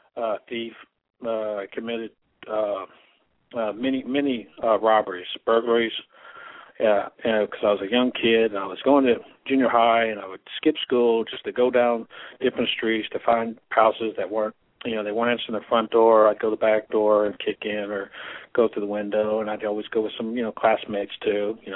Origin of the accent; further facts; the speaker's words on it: Dallas, Texas, United States; also born or lived in New York; I was born in New York, and I lived there for quite a while. My parents divorced when I was really, really young, probably like 3, and I lived with my mother in Dallas.